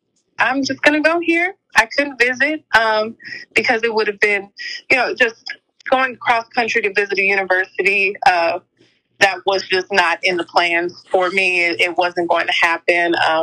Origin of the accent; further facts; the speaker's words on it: California, United States; Yes, and I'm from California.